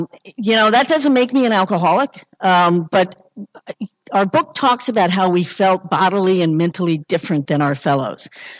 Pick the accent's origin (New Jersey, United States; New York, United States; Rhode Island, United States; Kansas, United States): Kansas, United States; My father's family, we owned the last brewery in Kansas. I grew up in Kansas, a dry state.